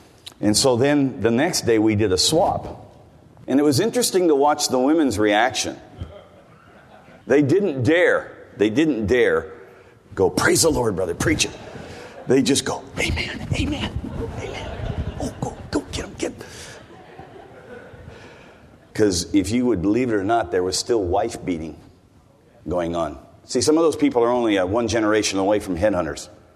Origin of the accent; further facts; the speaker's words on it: United States; moved away as an adult; now in New Zealand; As you can tell by my accent, if you haven't heard me before, I come from the United States. I've been in New Zealand for 38 years. And so I don't really sound like a Kiwi.